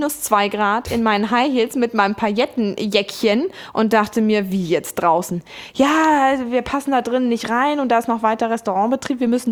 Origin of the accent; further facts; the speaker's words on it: Hamburg, Germany; ich komme ja aus Hamburg